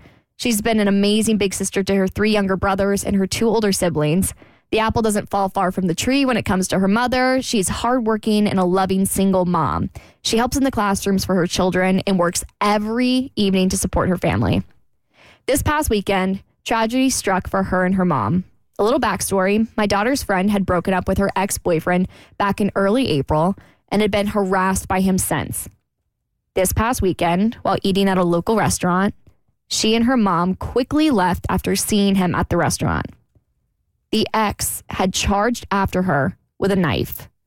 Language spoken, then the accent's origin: English; Jacksonville, Florida, United States; So something really tragic over the weekend, well, last weekend, happened in my hometown. So I'm from Jacksonville, Florida.